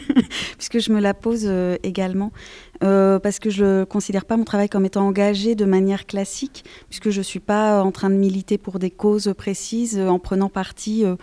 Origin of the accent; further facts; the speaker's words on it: France; Être trop distante en tant que Française